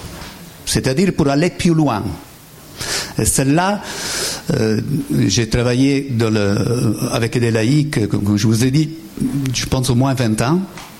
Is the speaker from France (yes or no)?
no; Italy; accent: Italian; French is a second language; puisque j'ai un accent italien très marqué